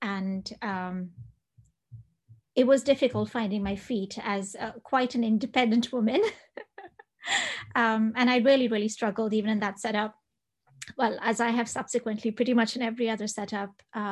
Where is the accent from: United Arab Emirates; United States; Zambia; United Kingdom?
United Arab Emirates; Dubai; That was one of the skills I didn't develop while growing up in Dubai.